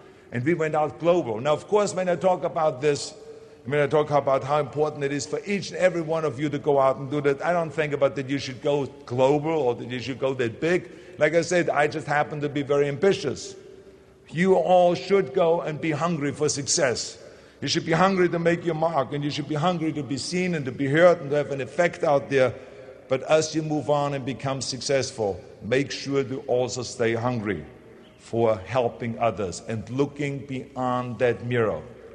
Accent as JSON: {"language": "English", "country": "Austria", "second_language": "English", "lives_now": "United States", "said": "But with my accent, I was worried they're going to deport me back to Austria."}